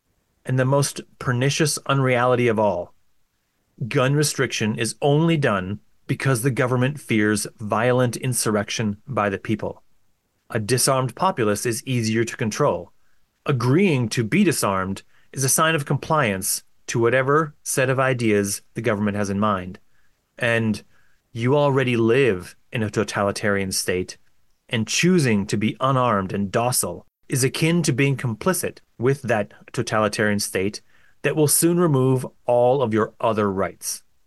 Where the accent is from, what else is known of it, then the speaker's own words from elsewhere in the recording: Canada; I'm from Canada